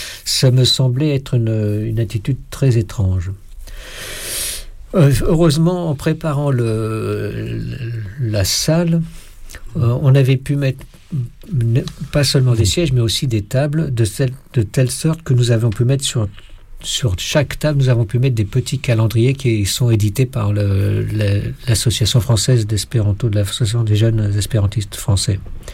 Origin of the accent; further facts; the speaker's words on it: Switzerland; Chez nous en Suisse, on peut avoir jusqu'à 15 minutes de retard, c'est acceptable.